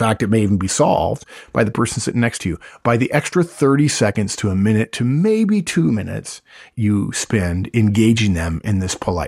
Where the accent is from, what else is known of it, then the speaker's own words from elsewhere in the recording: Arcadia, California, United States; I said, oh, that's interesting. I grew up in Arcadia.